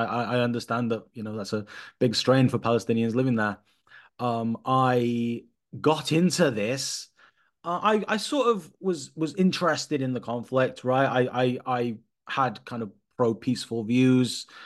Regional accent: United Kingdom; born there; half, you know, white British and half West Bank Palestinian. My father is from the West Bank. I was born in the UK.

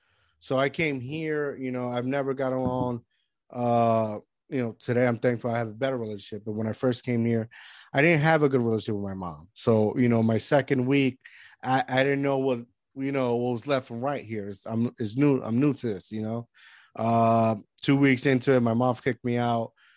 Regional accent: Puerto Rico; now in United States; although I'm an American, but I grew up in Puerto Rico in a place that was like poverty.

